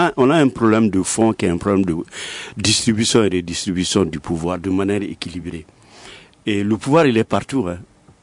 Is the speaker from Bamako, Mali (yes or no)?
no; Gao, Mali; Moi, je viens de Gao.